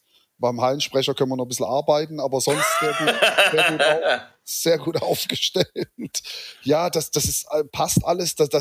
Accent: Stuttgart, Baden-Württemberg, Germany; born there; wir sind beide in Stuttgart geboren

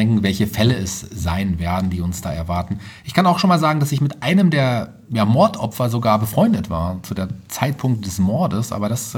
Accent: Fulda, Hesse, Germany; born there; Und ich bin gebürtiger Fulderer, also ja.

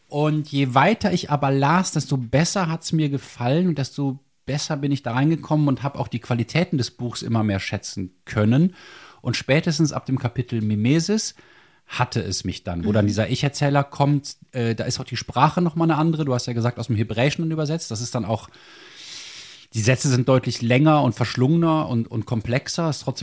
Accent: Rhineland, Germany; ich bin Rheinländer

